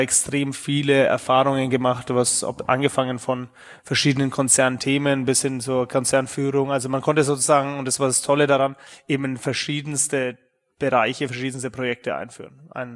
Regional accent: Nuremberg, Bavaria, Germany; moved away as an adult; ich bin 33 Jahre alt, werde 34 diesen Jahr, bin gebürtiger Nürnberger. Man wird es vielleicht auch noch hören in den nächsten 1-2 Stunden, dass man ab und zu rauskommt. In Nürnberg bin ich ehrlich gesagt aufgewachsen

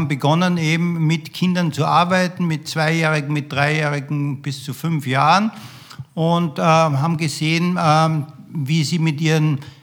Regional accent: Graz, Styria, Austria; Ich bin in Österreich, in Graz aufgewachsen

